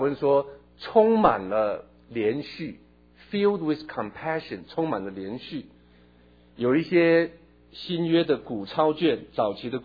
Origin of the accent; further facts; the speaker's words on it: China; 其实我们中国人 有一句话说众星拱月，我们中国人有没有说过众星拱日的？